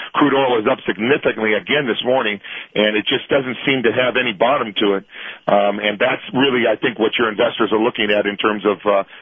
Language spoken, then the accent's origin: English; United States; I'm an American born and raised